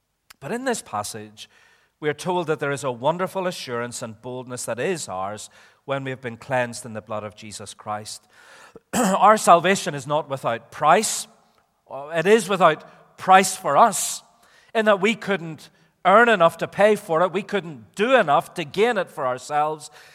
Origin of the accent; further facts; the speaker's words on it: Belfast, Northern Ireland, United Kingdom; You see, I came from Belfast where we talk sensibly and in ways that make absolute sense.